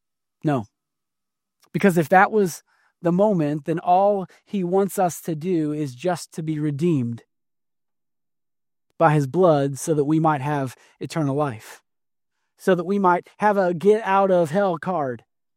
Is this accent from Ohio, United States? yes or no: no; Kansas City, Missouri, United States; I know all about Patrick Mahomes. I grew up in Kansas City. How can you not?